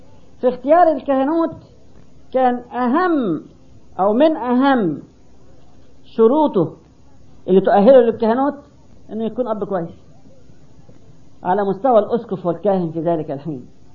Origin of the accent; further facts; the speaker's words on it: Egypt; زي ما عندنا في مصر